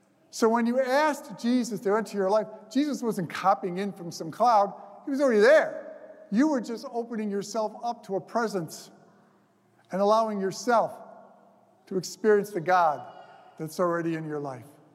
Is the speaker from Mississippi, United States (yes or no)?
no; Wayne, Michigan, United States; I grew up in Wayne on the west side, went to St. Mary's.